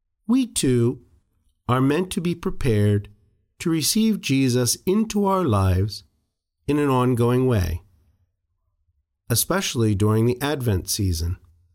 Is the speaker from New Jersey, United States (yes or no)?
yes; Hammonton, New Jersey, United States; in my hometown of Hammonton, New Jersey, there is a procession through the streets of the statues of various saints